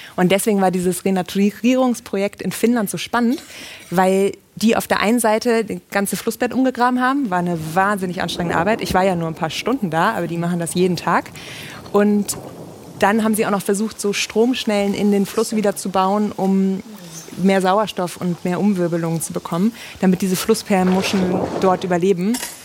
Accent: Rhineland, Germany; ich bin Rheinländerin.

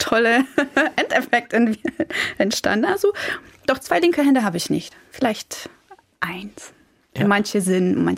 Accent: Koszalin, West Pomeranian Voivodeship, Poland; German is a second language; now in Germany; Direkt an der Ostsee. Und dort bin ich geboren, dort bin ich groß geworden. Da bin ich zur Schule gegangen, Abi geschrieben und so weiter. Und dann irgendwann bin ich, glaube ich 2012 war das, im Sommer bin ich nach Deutschland gekommen.

